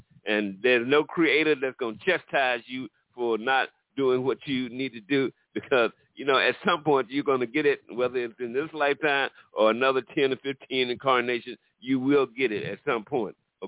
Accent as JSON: {"language": "English", "region": "East Coast", "country": "United States", "tie": "born or raised there", "said": "I grew up on the East Coast near the Chesapeake Bay, and I loved crabs, and I must admit that."}